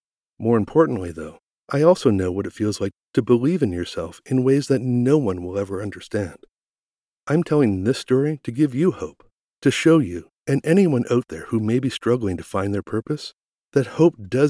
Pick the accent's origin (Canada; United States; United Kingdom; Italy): Canada; Eastern Canada; now in Vancouver, Canada; Growing up on the East Coast, I could only dream about what that was like, to live in a city with a National Hockey League team. After moving across the country to become a resident of Vancouver